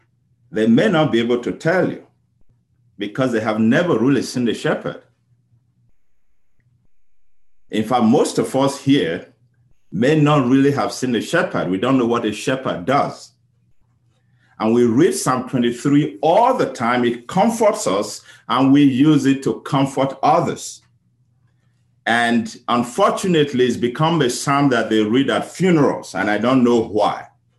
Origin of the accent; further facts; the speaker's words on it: Nigeria; because in my hometown, we did not have shepherds. So what we saw was a group of people who brought their cattle, their herd, all the way from the north and would let them graze openly. I heard it's now causing a lot of problems in Nigeria.